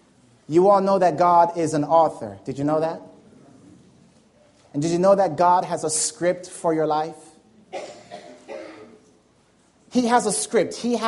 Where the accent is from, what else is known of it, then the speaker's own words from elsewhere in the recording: Jamaica; accent: Jamaican; when I came from the States, my Jamaican accent was so heavy that I would not speak in front of people.